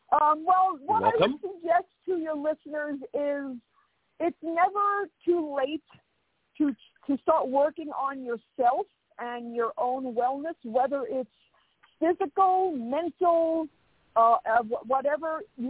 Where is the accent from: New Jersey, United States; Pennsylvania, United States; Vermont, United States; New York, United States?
New York, United States; New York City; It's my most favorite city in the U.S., and I'm from New York, which is the greatest city in the world.